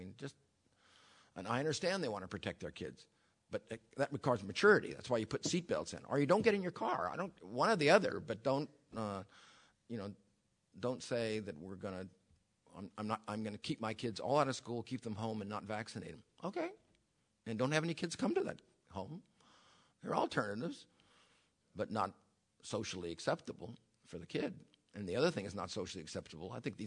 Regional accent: California, United States; I come from Marin County, California, where the mothers are screaming about vaccinating their babies.

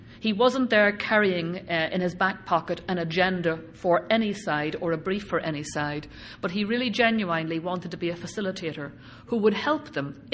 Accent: Belfast, Northern Ireland, United Kingdom; I certainly didn't think when I lived in Belfast, I grew up in Belfast

